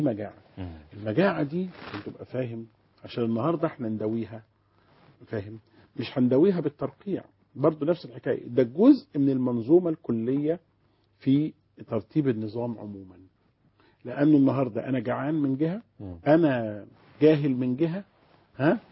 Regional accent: Egypt; احنا مصريين

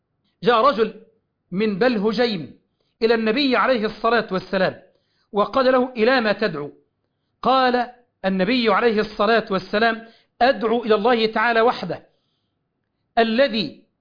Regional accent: Egypt; عندنا في مصر

